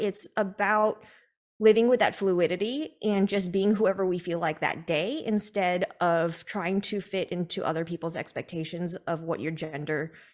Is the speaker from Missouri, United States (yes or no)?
no; California, United States; moved away as an adult; I grew up in California in the Bay Area, so I was surrounded by Asians. My high school was like 80% Asian when I graduated. And then I moved to Arizona to go to ASU